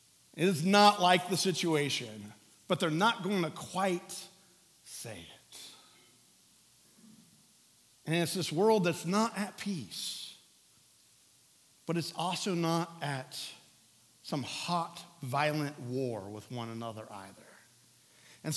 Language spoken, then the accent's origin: English; Midwest, United States; I grew up in the Midwest.